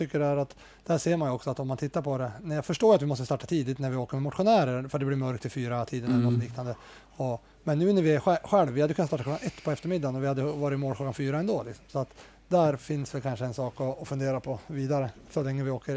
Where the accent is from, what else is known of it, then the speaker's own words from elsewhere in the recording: Sweden; Stora, i alla fall hemma i Sverige, har ju varit efter det här